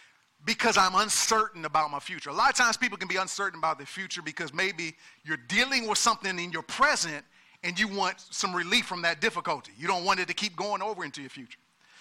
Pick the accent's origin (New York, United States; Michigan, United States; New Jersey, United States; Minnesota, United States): Michigan, United States; Detroit; I'm from Detroit, so I was reading the Detroit Free Press or the Detroit News.